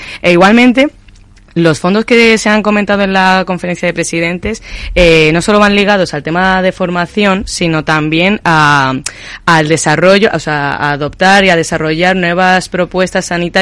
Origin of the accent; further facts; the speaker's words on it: Melilla, Spain; soy de Melilla, ¿vale?